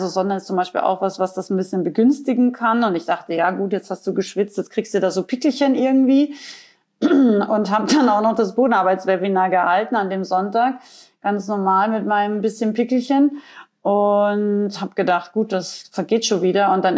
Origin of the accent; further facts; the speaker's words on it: Austria; Und ich bin ja ursprünglich aus Österreich